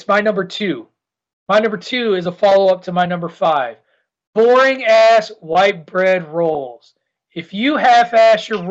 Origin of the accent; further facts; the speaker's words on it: Midwest, United States; now in New England, United States; Where I will have been in New England longer than I was a Midwesterner. But I am still a Midwesterner at heart when it comes to food.